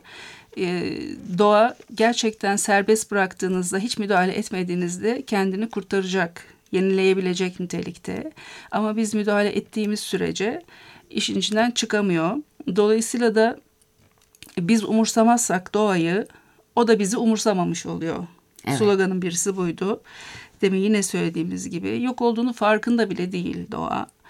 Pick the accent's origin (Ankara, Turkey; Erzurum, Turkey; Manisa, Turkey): Manisa, Turkey; Mesela Manisa'da doğdum, büyüdüm.